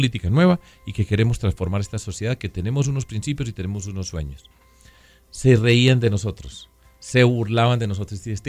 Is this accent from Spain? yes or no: no; Medellín, Antioquia, Colombia; also born or lived in Bogotá; yo viví mucho tiempo acá en Bogotá. Entonces decían que yo era bogotano. Y yo no soy bogotano, yo quiero Bogotá, soy de Medellín, soy antioqueño, quiero mi tierra, pero soy un paisa universal.